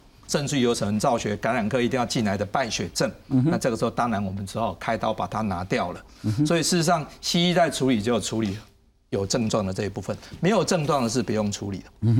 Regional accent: Taiwan; 我们台湾人的胆结石成分开始在变了

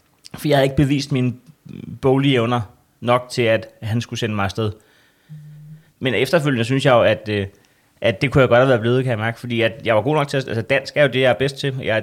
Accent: Næstved, Zealand, Denmark; Men jeg er født på Næstved sygehus, og så er jeg vokset op i Næstved Syd.

